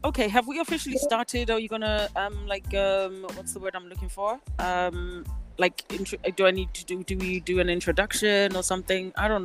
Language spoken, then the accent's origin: English; Vereeniging, Gauteng, South Africa; also born or lived in Mahikeng / Qwaqwa / Mount Fletcher / Eastern Cape; and I grew up in Vereeniging and in Qwaqwa and in Mount Fletcher and then boarding schools and university around the Eastern Cape.